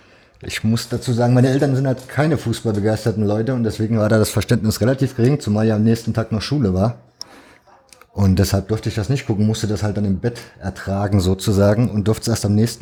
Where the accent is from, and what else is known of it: Leipzig, Saxony, Germany; born or raised there